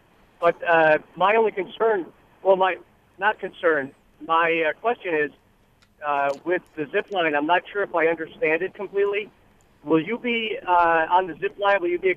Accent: Buffalo, New York, United States; now in Rochester, United States; born and raised in Buffalo, but I've been in Rochester since 95.

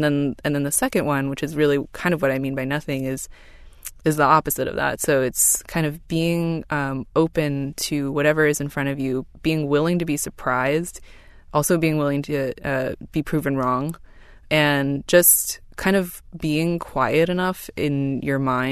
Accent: Cupertino, California, United States; it so happens that I have not moved very far from where I grew up. I grew up in Cupertino.

